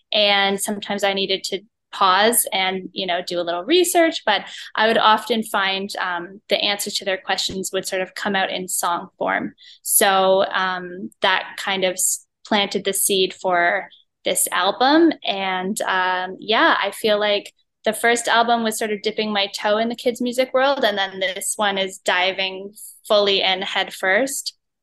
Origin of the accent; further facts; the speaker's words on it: Canada; I'm Canadian, but I was very active on the American college circuit.